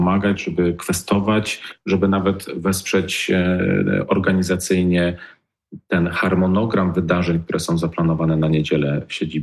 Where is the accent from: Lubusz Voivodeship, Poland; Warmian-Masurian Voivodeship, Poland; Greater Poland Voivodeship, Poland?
Greater Poland Voivodeship, Poland; Jarocin; Zresztą pochodzę z Jarocina